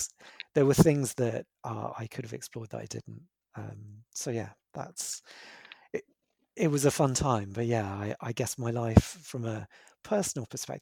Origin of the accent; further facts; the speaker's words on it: London, United Kingdom; So I grew up in London, northwest London. I now live in southwest London, so yeah, south of the River Rules.